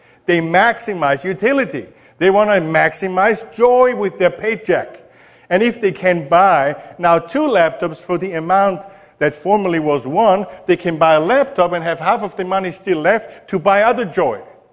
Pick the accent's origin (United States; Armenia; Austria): Austria; English is a second language; I'm from Austria and I'm an economist.